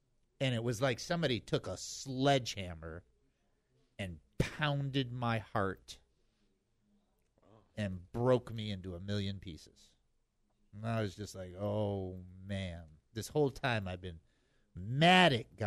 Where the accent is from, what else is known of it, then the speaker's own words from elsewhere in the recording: Detroit, Michigan, United States; So, you know, I'm from Detroit, so of course I'm going in.